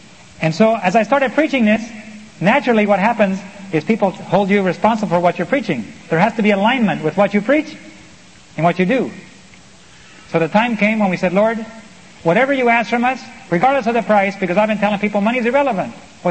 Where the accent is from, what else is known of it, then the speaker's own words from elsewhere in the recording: Bolivia; Now my wife and I grew up in Bolivia. Our parents were missionaries there. And of course, Bolivia holds a special place in our heart.